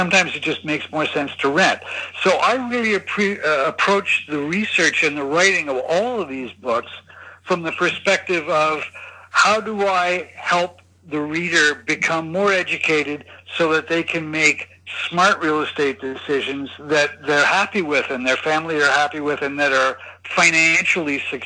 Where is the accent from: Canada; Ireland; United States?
Canada; also born or lived in Tokyo, Japan; now in Hong Kong; I am originally from Canada. I lived in Tokyo from 1989 till 1992, and I've been here in Hong Kong ever since.